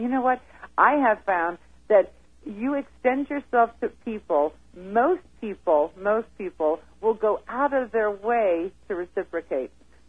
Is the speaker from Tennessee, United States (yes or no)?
no; New Jersey, United States; now in Arizona, United States; And then I now live in Arizona, but I came from New Jersey. So New York City and New Jersey, we have our fair share of that too.